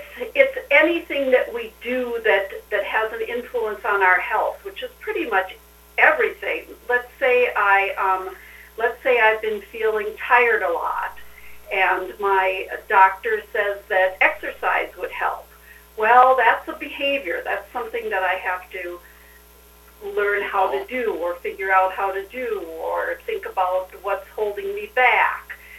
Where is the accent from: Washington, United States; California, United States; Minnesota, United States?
Minnesota, United States; Twin Cities; now in Montevideo, United States; Well, I grew up in the Twin Cities area, but have lived in Montevideo since the late 70s. So I've spent most of my life in the Montevideo area